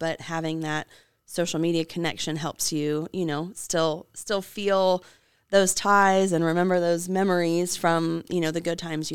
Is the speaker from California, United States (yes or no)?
no; Ohio, United States; I mean, my family does not live here in South Carolina. They're all over the place, but I grew up in Ohio.